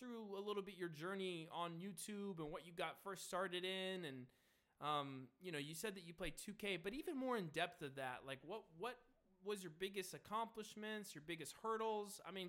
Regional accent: Kansas, United States; But I'm from Kansas, which is the odd thing about it.

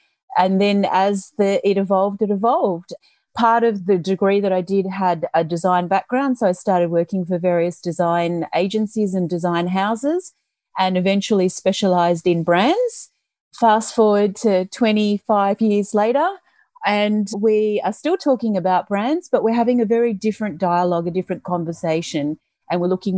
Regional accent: Australia; born there; I'm of Italian descent. All of my family live in the north of Italy. I was born in Australia

